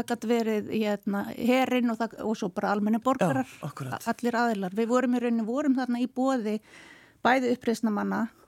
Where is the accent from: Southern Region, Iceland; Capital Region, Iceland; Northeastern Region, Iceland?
Northeastern Region, Iceland; Akureyri; Og við erum alveg upp á Akureyri.